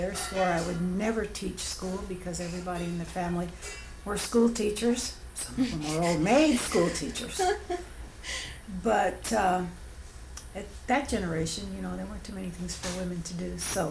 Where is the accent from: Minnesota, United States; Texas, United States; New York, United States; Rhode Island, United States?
Texas, United States; Isleta; Well, growing up in Isleta, my mother and daddy thought that I should not go to school in Isleta because all the kids were Mexican kids.